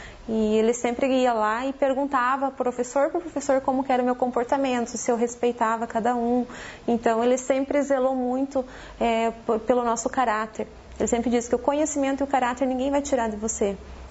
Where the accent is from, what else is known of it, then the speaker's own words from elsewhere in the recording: Porto União, Santa Catarina, Brazil; born there; eu tenho 34 anos, eu nasci em Porto União, né, no Hospital São Brás.